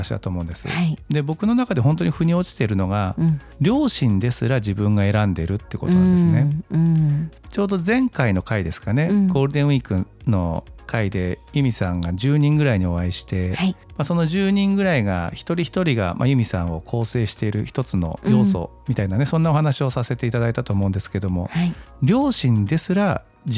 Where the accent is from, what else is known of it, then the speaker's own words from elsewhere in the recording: Shizuoka, Japan; ふるさとの静岡